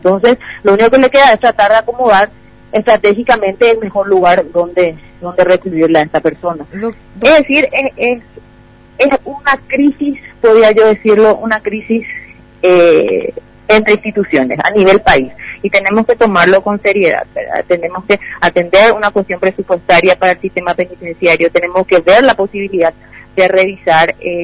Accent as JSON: {"language": "Spanish", "country": "Paraguay", "said": "no estamos acostumbrados como paraguayos a ver decapitaciones."}